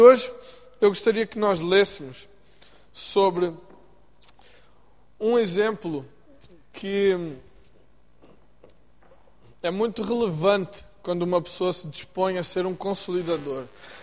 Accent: Portugal; now in United States; Vocês perdoem o meu sotaque, eu sou português, de família brasileira, vivo nos Estados Unidos e falo espanhol metade do tempo

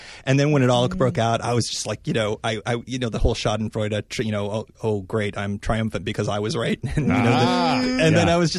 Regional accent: New York, United States; now in Washington, United States; I grew up in Western New York and my family is still there

